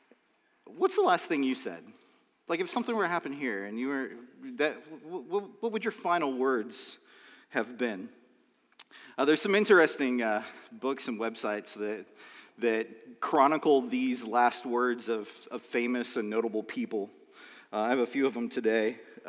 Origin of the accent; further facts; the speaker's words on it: Phoenix, Arizona, United States; I was remembering the time that I got ready to go to college, and I grew up in Phoenix